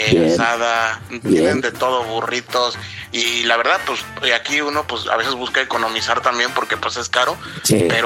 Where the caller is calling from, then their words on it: Concord, California, United States; Les marco desde Concord, California.